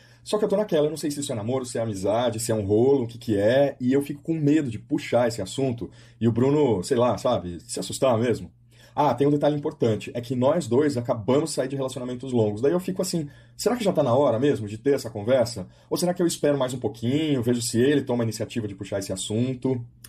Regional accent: São Paulo, Brazil; eu sou de São Paulo, capital.

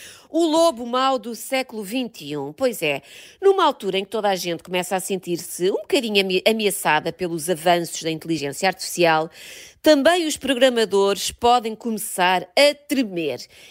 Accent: Portugal; nós somos portugueses, nós somos competitivos

